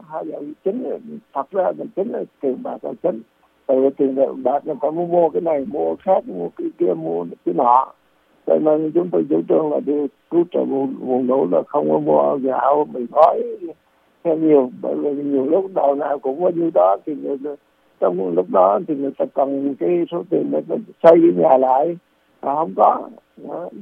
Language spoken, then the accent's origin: Vietnamese; Central Vietnam, Vietnam; Thì dĩ nhiên là mình dân miền Trung là tại vì thiên tai khổ sở thì mình thương tướng mình giúp đỡ cho trong lúc đó khổ như vậy.